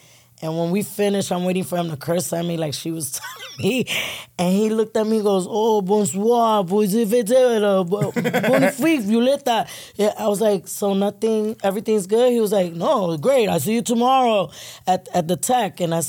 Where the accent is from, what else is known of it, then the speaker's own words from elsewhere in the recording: New York, United States; I'm like, it's all right. I'm from New York. Don't worry.